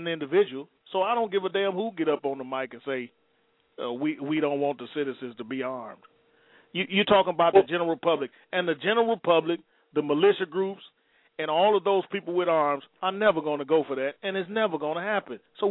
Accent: Benton Harbor, Michigan, United States; Now, this is first-hand knowledge because I'm from Benton Harbor, Michigan. I sat on that council for 6 years as a commissioner.

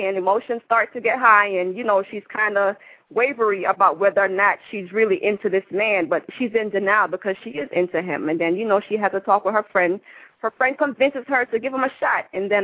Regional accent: Jamaica; now in Atlanta, United States

